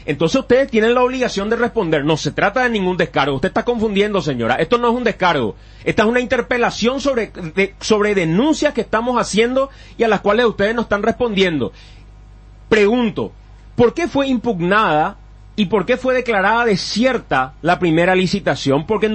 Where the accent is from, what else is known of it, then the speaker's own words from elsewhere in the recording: Paraguay; No, yo soy un ciudadano paraguayo